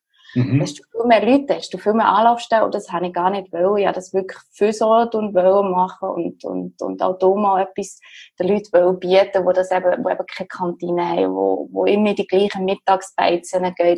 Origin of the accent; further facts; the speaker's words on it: Germany; now in Switzerland; mein Background ist, dass ich seit jetzt mittlerweile 15 Jahren in der Schweiz lebe. Ich bin ursprünglich aus Deutschland. Mein Vater ist Franzose.